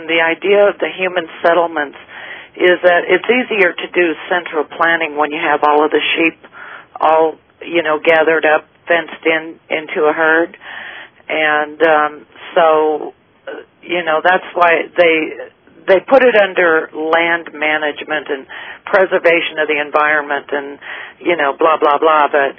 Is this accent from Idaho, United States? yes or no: yes; Idaho, United States; I mean, I grew up in Idaho, and every fall during the harvest, the potato harvest, and my brother and cousin, they worked on the farms in the summertime